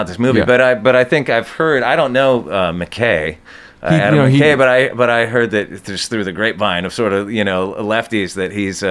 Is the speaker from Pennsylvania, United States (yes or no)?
no; Santa Barbara, California, United States; At the Soho up in beautiful Santa Barbara, my hometown.